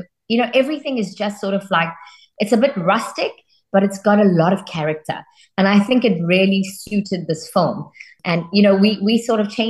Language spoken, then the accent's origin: English; South Africa; being a South African of Indian descent and what it's been like.